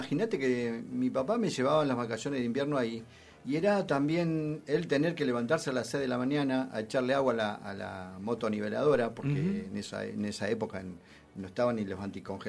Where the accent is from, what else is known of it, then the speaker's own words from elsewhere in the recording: Victorica, La Pampa, Argentina; born there; me llevas a Victorica, porque nací en Victorica.